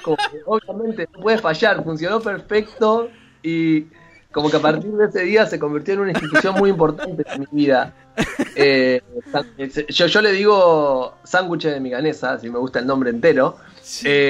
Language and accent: Spanish; Del Viso, Buenos Aires Province, Argentina; yo crecí en Delviso, que es una ciudad que está como a 50 kilómetros de Capital Federal, que si bien es cerca, también fue una vida como muy distinta a la que llevás en Buenos Aires.